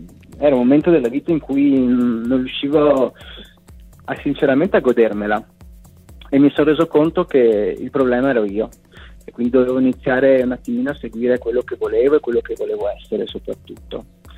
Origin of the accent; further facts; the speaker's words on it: Venice, Veneto, Italy; now in Bologna, Italy; Io ci sono nato a Venezia, io sono di Venezia, adesso vivo a Bologna, però ci sono cresciuto, ci sono nato, no?